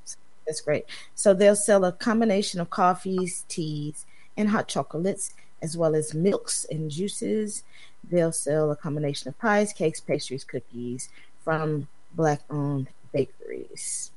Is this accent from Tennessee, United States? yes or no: yes; Memphis, Tennessee, United States; There was a cute little coffee shop back in my hometown of Memphis.